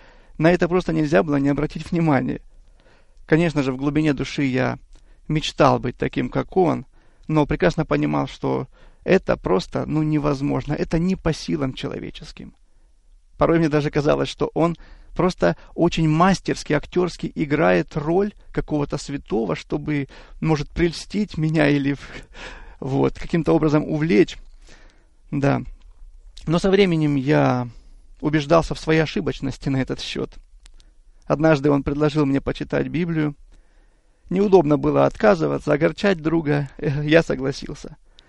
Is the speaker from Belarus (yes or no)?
no; Kabardino-Balkaria, Russia; moved away as an adult; also born or lived in Siberia; now in United States; Я родился в Сибири, в семье обыкновенных рабочих. Еще в моем раннем детстве родители решили переехать на Северный Кавказ, в Кабардино-Балкарию. Ну, собственно, где я и провел большую часть своей жизни, пока в 2006 году не переехал в Соединенные Штаты.